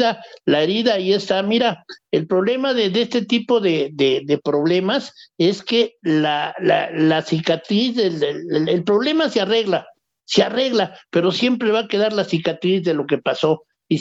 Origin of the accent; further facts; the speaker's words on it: Mexico; soy mexicano y sí me siento afectado por la invasión de mi embajada.